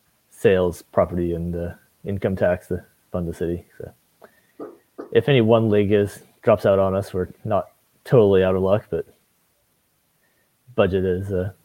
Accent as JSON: {"language": "English", "region": "Maine", "country": "United States", "tie": "born or raised there", "said": "I do not have an Ohio accent. I grew up in Maine."}